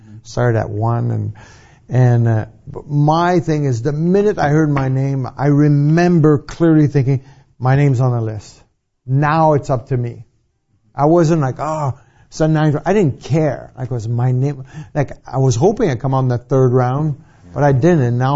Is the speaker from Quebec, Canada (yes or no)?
yes; Montreal, Quebec, Canada; growing up in Montreal, we knew the Canadians.